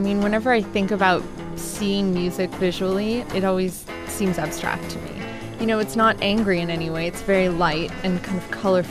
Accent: Texas, United States; I'm from Texas, and so I grew up listening to a lot of country music, but mostly older country music

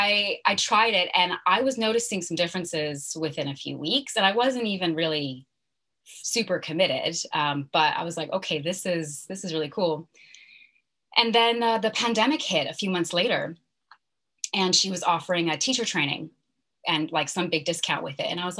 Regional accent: California, United States; also born or lived in New York; now in London, United Kingdom; So I'm currently living in London in the UK. I grew up in California and did my studies in New York.

